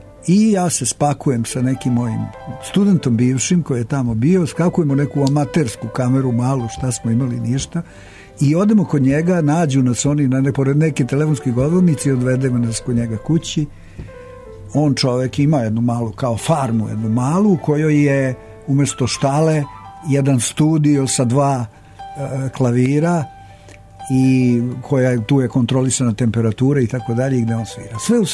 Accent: Serbia; ja sam iz Srbije, mi i tako dalje, Jugoslavija

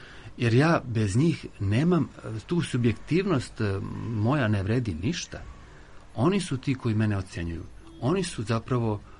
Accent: Belgrade, Serbia; born there; ja sam rođen u Beogradu.

